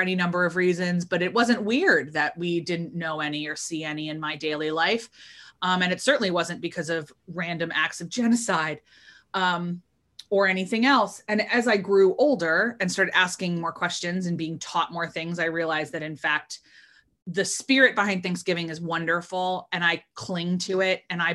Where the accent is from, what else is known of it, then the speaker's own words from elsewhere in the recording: Northeast, United States; But I grew up in the Northeast, and I grew up in a family that was pretty small